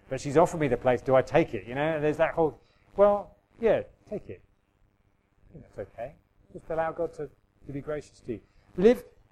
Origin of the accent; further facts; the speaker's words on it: United Kingdom; And I wonder whether sometimes as British people in our prayer, we wait a bit too patiently in line.